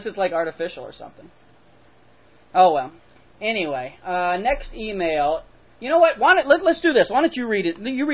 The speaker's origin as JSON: {"language": "English", "region": "the South", "country": "United States", "said": "I'm from the South, what can I tell you?"}